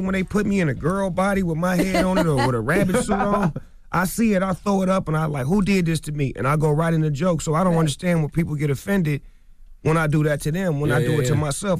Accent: West Coast, United States; I'm from the West Coast.

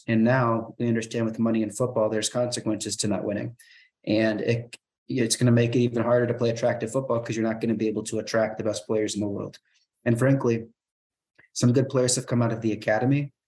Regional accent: Chicago, Illinois, United States; I'm from Chicago.

